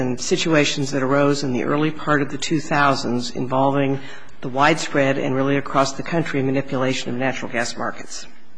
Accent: Kansas City, Missouri, United States; I'm a lawyer from Kansas City.

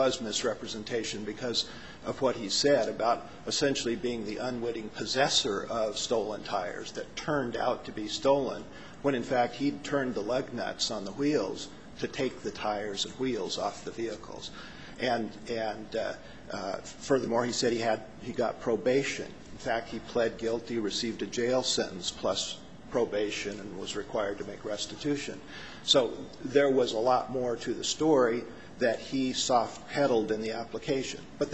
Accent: Olympia, Washington, United States; from Olympia.

